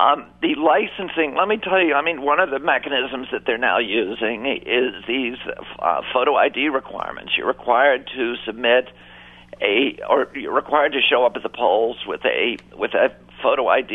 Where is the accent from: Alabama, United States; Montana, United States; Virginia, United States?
Virginia, United States; I was raised in Virginia